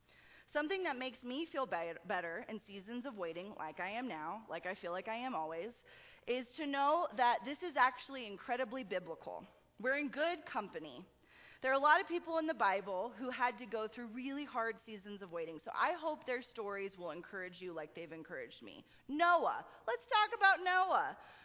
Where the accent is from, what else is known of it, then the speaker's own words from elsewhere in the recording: Greeley, Colorado, United States; because I'm from Greeley, I know lots of farmers